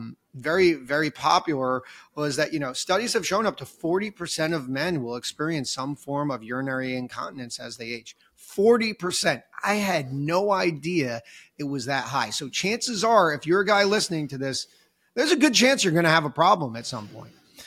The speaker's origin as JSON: {"language": "English", "region": "New Jersey", "country": "United States", "tie": "born or raised there", "said": "I talked about, you know, I grew up in New Jersey."}